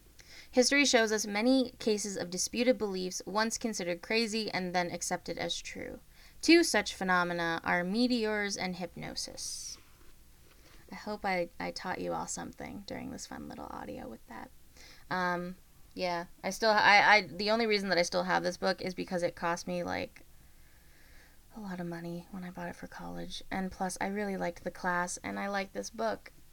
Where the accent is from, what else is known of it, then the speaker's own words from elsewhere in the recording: Canada; I am from Canada. The land of snow and coldness.